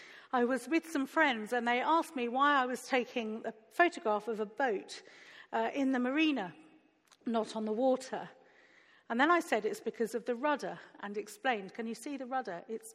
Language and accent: English; South East England, United Kingdom; I told you earlier that I grew up in Sussex. I grew up in a village near Ashdown Forest, Winnie the Pooh country